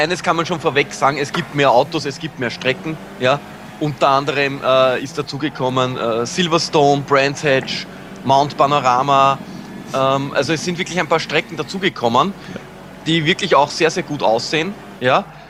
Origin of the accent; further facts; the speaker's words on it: Austria; als Österreicher